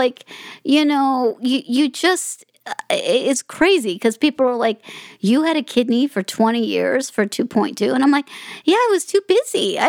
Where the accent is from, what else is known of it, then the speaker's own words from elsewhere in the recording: Las Vegas, Nevada, United States; born there; I was born in Las Vegas